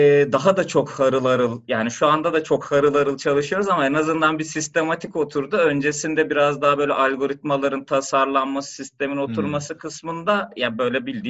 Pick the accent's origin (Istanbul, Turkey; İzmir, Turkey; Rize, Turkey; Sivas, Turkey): İzmir, Turkey; also born or lived in Ankara; İzmir'de doğduğumdan başlıyorum. İzmirliyim. Gurur duyduğum özelliklerden bir tanesi.